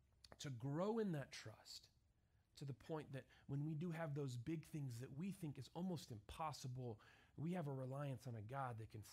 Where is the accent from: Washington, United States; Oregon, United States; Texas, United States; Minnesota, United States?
Texas, United States; also born or lived in Brownfield, Texas; I grew up in West Texas, and some part of my life, I lived in Brownfield, Texas.